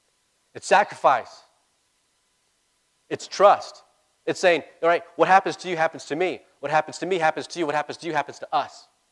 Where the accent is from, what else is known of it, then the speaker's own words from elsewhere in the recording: El Paso, Texas, United States; one, it's an El Paso thing. I'm from El Paso.